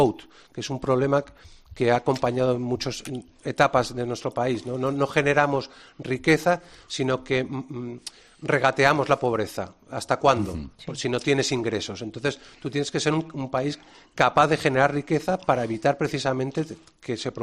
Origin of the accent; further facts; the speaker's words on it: Cádiz, Andalusia, Spain; Y yo lo digo yo que soy gaditano, ¿eh? Pero perdí la gracia en los destinos de mi padre.